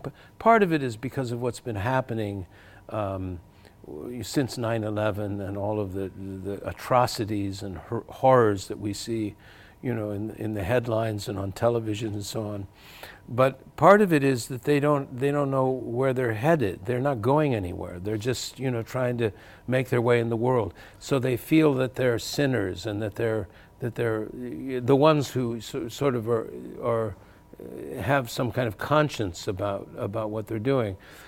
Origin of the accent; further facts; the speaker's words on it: Santa Barbara, California, United States; And I'll give you an example of my hometown again, Santa Barbara.